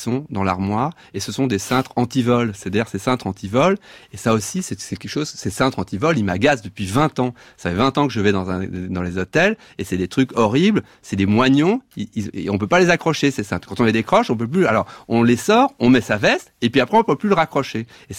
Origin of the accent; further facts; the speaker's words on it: Brussels, Belgium; also born or lived in Paris; je revis à Bruxelles, je fais mes études à Paris, mais il y a eu une grande parenthèse parisienne, mais disons que je suis né à Bruxelles, je suis bruxellois depuis de nouveau 20 ans